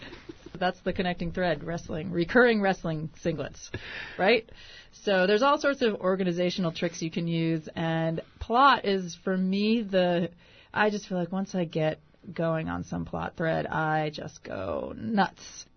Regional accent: Maine, United States; you know, I come from Maine

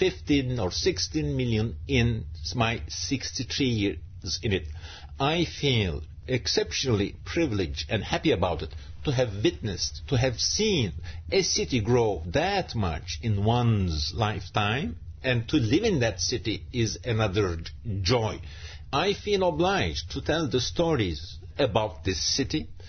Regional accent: Istanbul, Turkey; When I was born in Istanbul in 1952, it was a city of a million.

